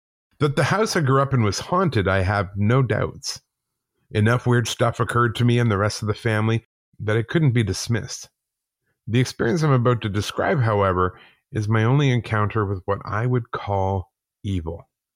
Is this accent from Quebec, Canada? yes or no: no; Calgary, Alberta, Canada; also born or lived in Whitehorse; I was born in Whitehorse, Yukon, but moved to Calgary, Alberta with my mom and stepdad when I was six. We moved into a small two-bedroom basement suite in a quiet family neighborhood